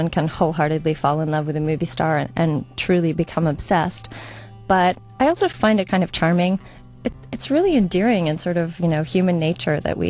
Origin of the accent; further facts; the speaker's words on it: Winnipeg, Manitoba, Canada; growing up in Winnipeg